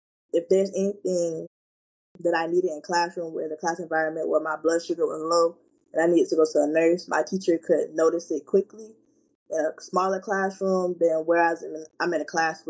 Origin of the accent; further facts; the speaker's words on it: Tampa, Florida, United States; born there; now in Jacksonville, United States; I was born in Tampa, Florida, where my mom went to college at USF. When I went to my checkup, I was diagnosed with type 1 diabetes, which brought me to Jacksonville, where I live with my mom.